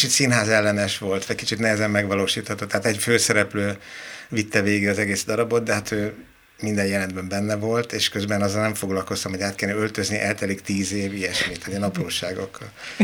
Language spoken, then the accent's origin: Hungarian; Budapest, Hungary; Nem mintha én vidéken nőttem volna fel, Budapest belvárosában nőttem fel